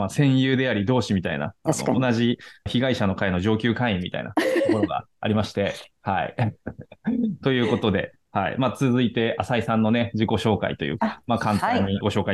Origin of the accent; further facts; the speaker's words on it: Chiba, Japan; その前は地元千葉県の方でサバイバルゲームフィールドの運営とかをやってたりとかね